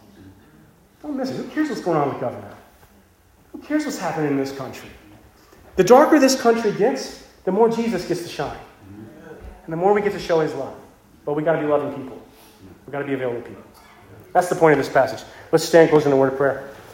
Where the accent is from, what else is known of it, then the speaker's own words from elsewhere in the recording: California, United States; I grew up surfing in California.